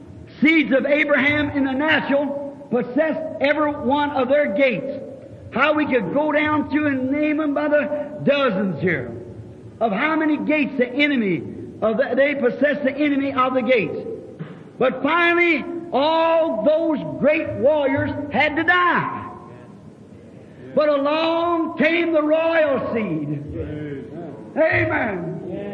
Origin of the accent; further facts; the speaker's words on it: Ireland; I said, my background, I'm an Irishman. My background was Catholic.